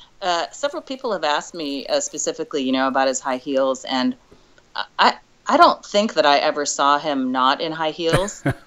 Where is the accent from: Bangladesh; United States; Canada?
United States; South Dakota; I came from South Dakota, so I was. You know, I grew up pretty rural South Dakota, so just moving to the city alone was an expansive learning experience.